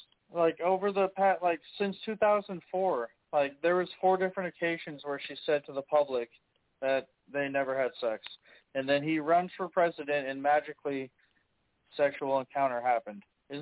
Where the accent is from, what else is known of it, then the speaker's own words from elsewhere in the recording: United States; Hell no, I'm American.